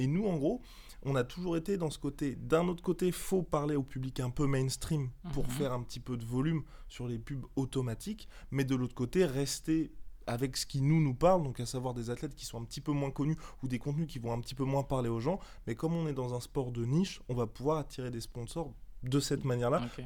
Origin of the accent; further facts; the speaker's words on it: Angers, Pays de la Loire, France; tu joues à Angersco, qui est un très bon club, c'est ma ville natale